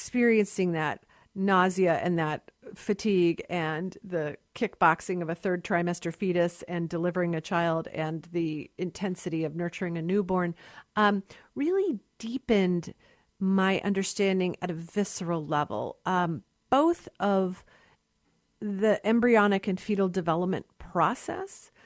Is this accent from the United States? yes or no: yes; United States; incomprehensible to me as a woman, as a lawyer, as an American.